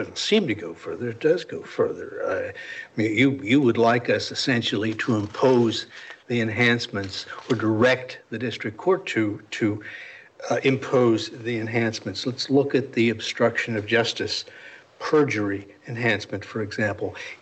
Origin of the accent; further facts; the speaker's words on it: Altoona, Pennsylvania, United States; I hail from Altoona, Pennsylvania, where the name is a very common surname, but it's pronounced … out in central Pennsylvania.